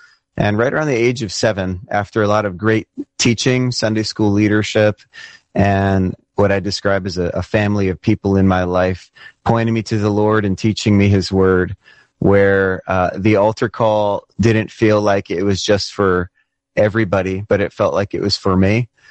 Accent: Honolulu, Hawaii, United States; I grew up in Honolulu, Hawaii, in the middle of the Pacific Ocean, raised by Christian parents in the Southern Baptist tradition.

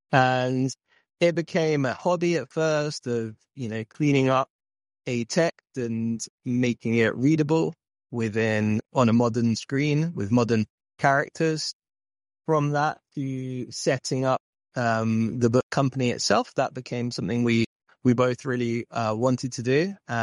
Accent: London, United Kingdom; now in United States; I live with my wife in Oklahoma. She's American. I am from London, but yeah, I'm living in the States now.

